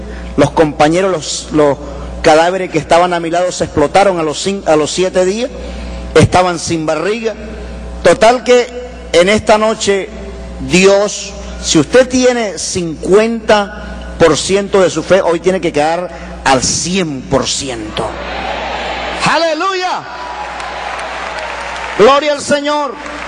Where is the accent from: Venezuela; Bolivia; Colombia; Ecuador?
Venezuela; Bueno, vengo desde Venezuela, un país donde con un dólar usted llena, yo lleno mi camioneta y me sobra dinero.